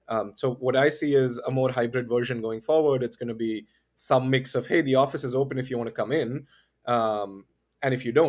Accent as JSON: {"language": "English", "region": "Delhi", "country": "India", "tie": "born or raised there", "said": "I grew up in Delhi by and large. I mean, I've moved around a little bit, but, you know, all of my high school, middle school is all in Delhi."}